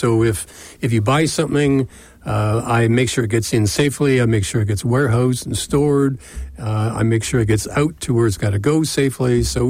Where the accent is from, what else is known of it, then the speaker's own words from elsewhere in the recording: Toronto, Ontario, Canada; I was born in Toronto. Always been a GTA guy. Born in Toronto, lived everywhere from East End, Scarborough guy.